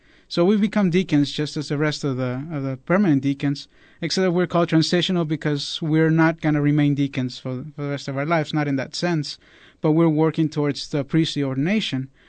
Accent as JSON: {"language": "English", "region": "Veracruz", "country": "Mexico", "tie": "born or raised there", "also_born_or_lived": "Laredo, Texas, United States", "said": "I was born in 1986 in Laredo, Texas, and we lived there for 3 years. Then me and my family decided to move to Mexico, to Veracruz, where my mom is from, and I lived there for 12 years"}